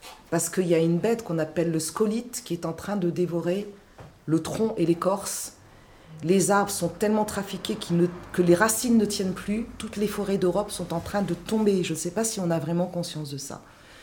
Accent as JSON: {"language": "French", "country": "Gabon", "said": "Moi, je sais que je suis du Gabon. Au Gabon, ce sont des terres anciennes."}